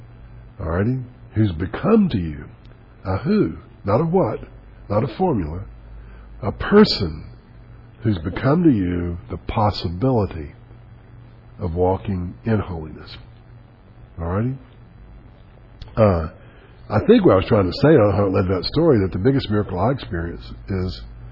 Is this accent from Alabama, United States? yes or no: yes; Selma, Alabama, United States; I said, I'm from Selma.